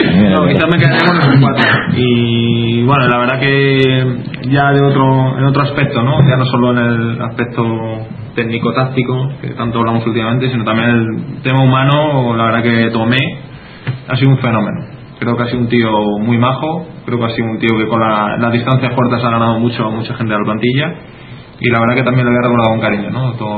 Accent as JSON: {"language": "Spanish", "town": "Madrid", "region": "Community of Madrid", "country": "Spain", "said": "somos los dos de Madrid, hemos compartido muchas cosas"}